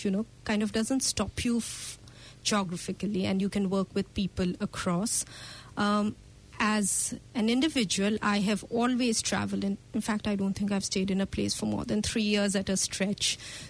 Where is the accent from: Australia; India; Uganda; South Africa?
India; Assam; now in New Zealand; in New Zealand, I'm an Indian. In India, I'm an Assamese.